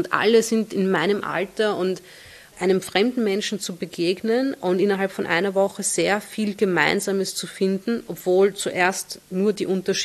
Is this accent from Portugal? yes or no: no; Hungary; first language Hungarian; German is a second language; Ungarisch ist jetzt natürlich nicht meine beste Sprache, aber meine erste Sprache.